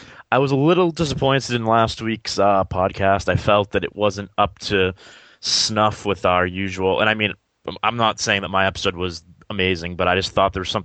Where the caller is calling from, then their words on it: Westford, Massachusetts, United States; from Westford, Massachusetts.